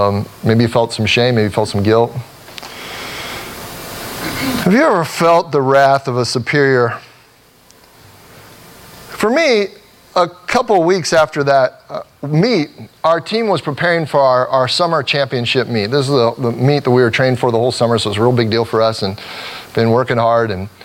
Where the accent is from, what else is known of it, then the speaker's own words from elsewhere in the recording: Cincinnati, Ohio, United States; I'm originally from Cincinnati, Ohio.